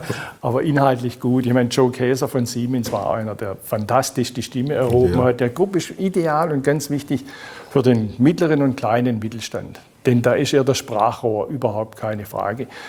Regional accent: Baden-Württemberg, Germany; Es gibt nirgends so viele wie in meiner Heimatregion. Nirgends so viele wie in Baden-Württemberg.

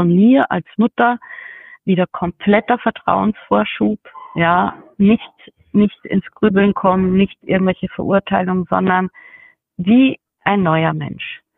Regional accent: Landshut, Bavaria, Germany; Also wir sind eigentlich aus Landshut.

